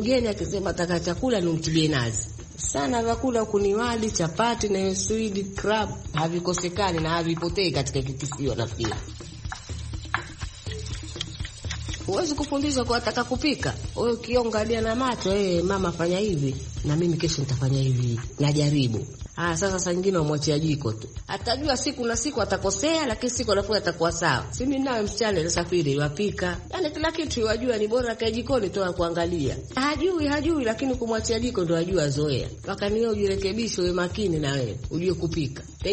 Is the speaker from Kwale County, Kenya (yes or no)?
yes; Wasini, Kwale County, Kenya; born there; Mimi nimezaliwa Wasini, mpikaji vyakula vya asili.